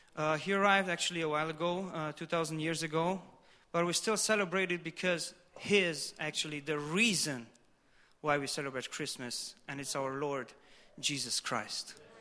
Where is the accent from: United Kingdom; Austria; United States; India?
Austria; English is a second language; So I was in Austria. I'm from Austria, by the way. Maybe you heard it in my accent.